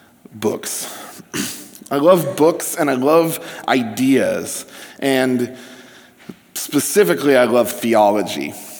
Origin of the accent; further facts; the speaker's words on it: California, United States; I came to New Jersey from California to study theology.